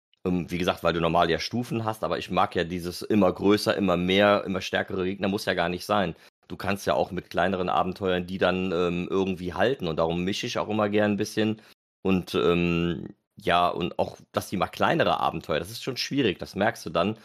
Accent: Cologne, North Rhine-Westphalia, Germany; ich komme aus Köln

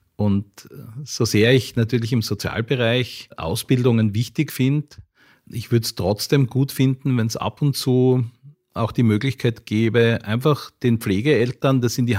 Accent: Graz, Styria, Austria; Also ich bin in einer sehr liebevollen Familie und Umgebung aufgewachsen in Graz, Maria Trost, sehr bürgerlich, ganz normal. Vater war Eisenbahner, Mutter Bauingenieurin.

